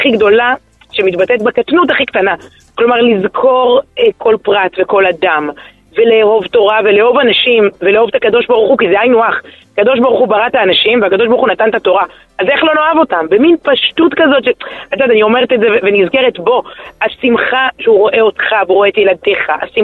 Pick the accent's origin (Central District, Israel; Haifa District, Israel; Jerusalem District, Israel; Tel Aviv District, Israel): Tel Aviv District, Israel; Ramat HaSharon; אני גדלתי ברחוב רות ברמת השרון, הרחוב המקביל הוא רחוב נעמי.